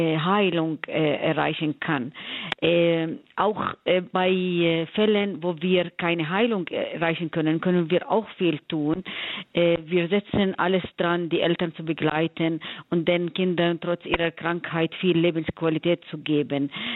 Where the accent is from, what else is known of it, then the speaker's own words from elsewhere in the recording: Bethlehem, Bethlehem Governorate, Palestine; Ich komme aus Bethlehem, meine Eltern, meine Großeltern sind aus Bethlehem.